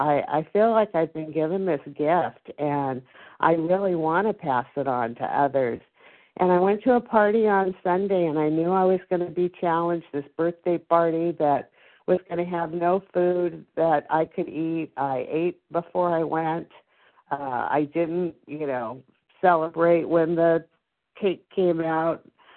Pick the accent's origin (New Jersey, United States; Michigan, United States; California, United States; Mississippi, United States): California, United States; I'm from California.